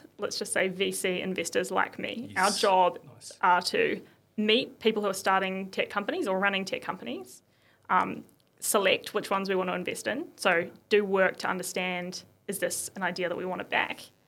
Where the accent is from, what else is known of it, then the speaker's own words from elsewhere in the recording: New Plymouth, Taranaki, New Zealand; also born or lived in London; I am originally from New Plymouth and went all the way from the wonderful metropolis of New Plymouth across to London, where I spent 8 years building my career in first consulting and then investing.